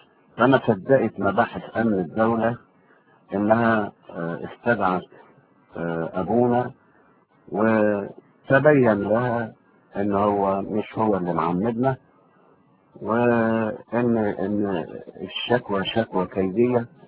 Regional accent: Damietta, Damietta Governorate, Egypt; also born or lived in Kafr el-Sheikh; now in Cairo, Egypt; ومما اضطرني أنا إن أنا أتنقل من دمياط وأروح كفر الشيخ، ومن كفر الشيخ اتنقلت إلى القاهرة وسكنت في عين شمس

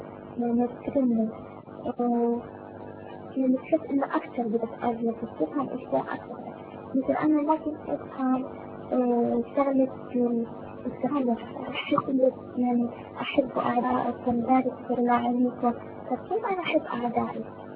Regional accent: Palestine; إحنا طبعا أنا فلسطينية فإحنا عندنا يعني خوف

